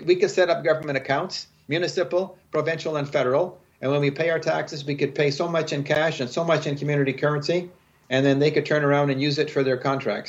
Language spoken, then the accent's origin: English; Tamworth, Ontario, Canada; I moved back to my hometown in rural eastern Ontario called Tamworth, Ontario.